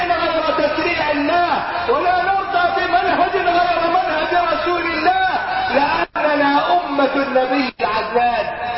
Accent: Beni Suef Governorate, Egypt; وأنا صعيدي مثلكم من بني سويف

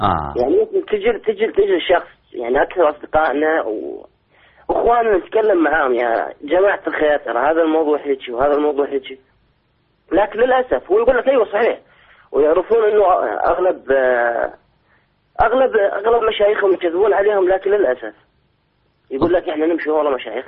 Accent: Iraq; أنا من العراق.

